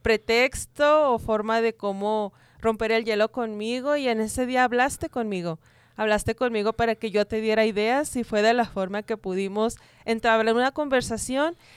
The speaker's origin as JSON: {"language": "Spanish", "region": "Zacatecas", "country": "Mexico", "tie": "born or raised there", "also_born_or_lived": "Guadalajara", "moved": "as an adult", "said": "yo soy de Guadalajara, nacida en Guadalajara, pero también criada en Zacatecas. Aquí me vine a los 19 años"}